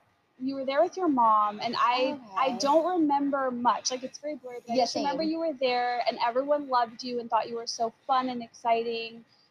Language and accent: English; Illinois, United States; I'm from Chicago suburbs.